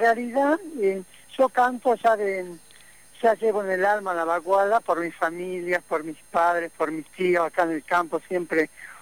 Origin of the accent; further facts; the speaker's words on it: Salta, Argentina; yo soy de los Valles Calchaquí, que bueno, vivo en el campo